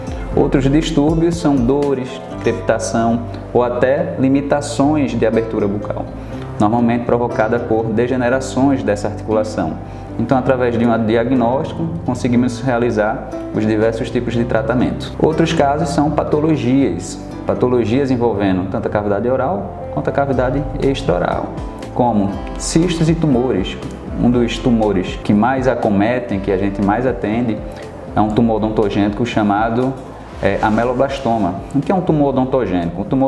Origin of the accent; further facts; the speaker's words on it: Recife, Pernambuco, Brazil; now in Redenção, Brazil; sou cirurgião bucomaxilofacial, sou de Recife e há 4 meses estou residindo na cidade de Redenção.